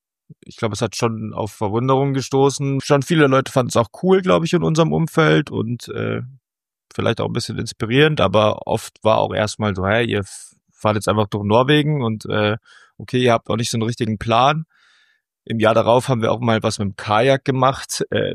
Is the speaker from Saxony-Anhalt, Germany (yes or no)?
no; Bavaria, Germany; ich bin so im Oberland in den Alpen aufgewachsen, also Alpenvorland